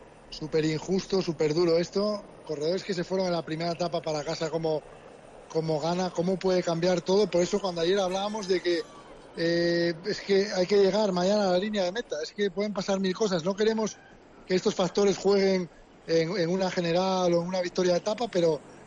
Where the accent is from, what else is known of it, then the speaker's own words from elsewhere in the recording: Cangas del Narcea, Asturias, Spain; desde mi pueblo, desde Cangas